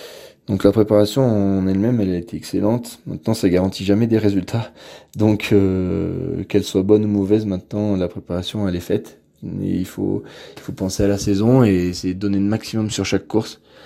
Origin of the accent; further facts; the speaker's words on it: Provence-Alpes-Côte d'Azur, France; Oui, c'est sûr, on est deux des Hautes-Alpes dans le groupe vitesse.